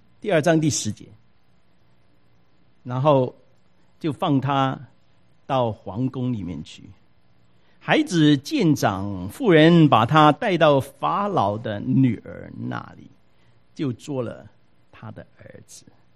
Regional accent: China; 不过我觉得我们中国人呢也有一点过分，就是我们生的是孩子，我们生孩子呢18岁以后呢还是什么？还是孩子。

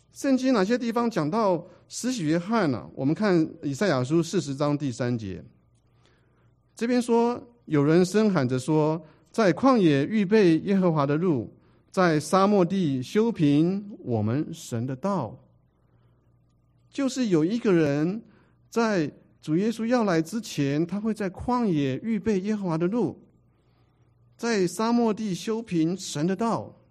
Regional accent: China; 我们中国人说哈，这个有关系就没有关系，对不对哈？

